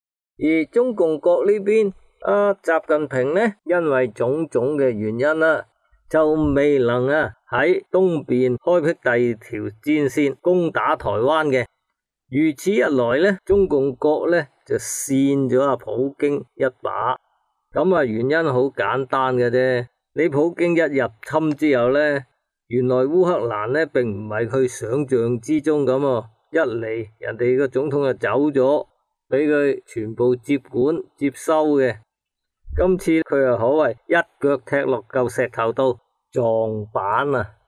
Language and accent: Cantonese; Hong Kong; 我们香港人